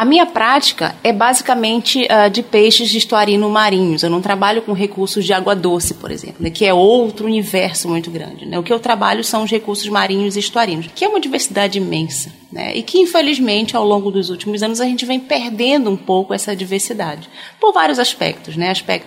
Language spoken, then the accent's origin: Portuguese; Santarém, Pará, Brazil; now in Bragança, Brazil; sou natural de Santarém, do Pará, né, mas estou em Belém e Bragança desde 1997, né, quando eu vim para cá para fazer a graduação. Passei no vestibular e vim para cá. Em Bragança, eu estou aqui há 12 anos